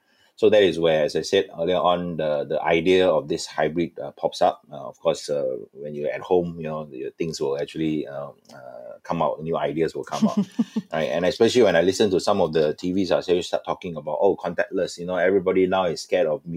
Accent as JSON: {"language": "English", "country": "Malaysia", "said": "I came back to Malaysia. I still think that there's a good place for me to be in Malaysia, because since I'm being a Malaysian"}